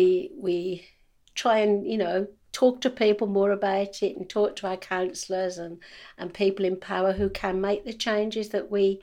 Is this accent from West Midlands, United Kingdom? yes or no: yes; Birmingham, West Midlands, United Kingdom; born there; because I was born in Birmingham in the UK